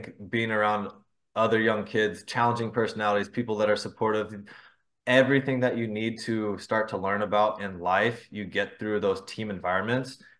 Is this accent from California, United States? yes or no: yes; Brea, California, United States; So I am back in my hometown, so Brea Fullerton area in California.